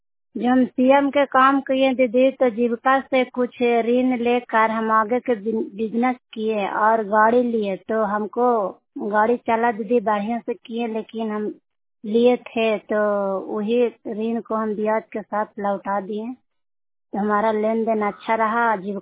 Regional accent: Nalanda, Bihar, India; मैं नालंदा केंद्र का नालंदा जिला का रहने वाली हूँ।

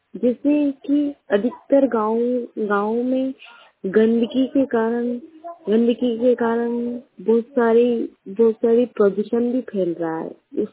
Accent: Patia, Madhya Pradesh, India; मैं ग्राम पाटिया से हूँ, तहसील सारामपुर, जिला राजगढ़, पोस्ट पानीला।

